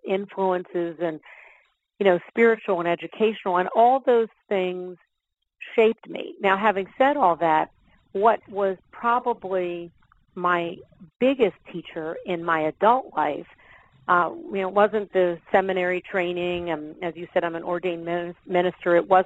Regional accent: Philadelphia, Pennsylvania, United States; I'm from the Philadelphia area, so I'm a native of Pennsylvania, native of Philadelphia. That's still home for me and my parents.

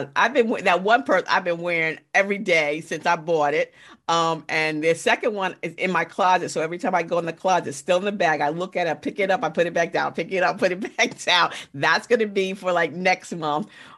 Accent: New York, United States; But I'm from New York, and I remember back in the 80s, we used to have the purse parties.

